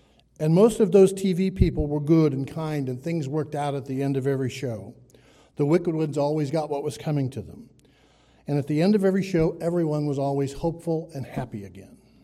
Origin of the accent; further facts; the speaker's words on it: California, United States; born there; I was born in the Promised Land, Southern California in the 50s.